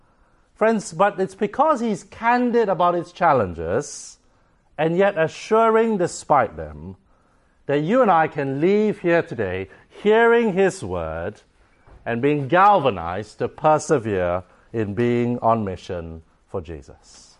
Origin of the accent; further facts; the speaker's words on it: Singapore; Every year, tens of thousands of Taoists in my home country of Singapore